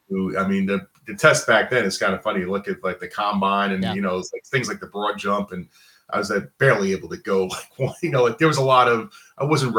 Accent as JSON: {"language": "English", "town": "Brooklyn", "region": "New York", "country": "United States", "tie": "born or raised there", "said": "I'm not a gymnast. I wasn't a gymnast growing up in Brooklyn. We didn't do that kind of stuff."}